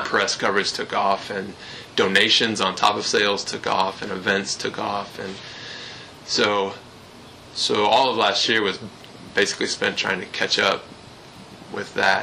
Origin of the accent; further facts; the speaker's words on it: Texas, United States; being a Texan coming from Texas and returning to Texas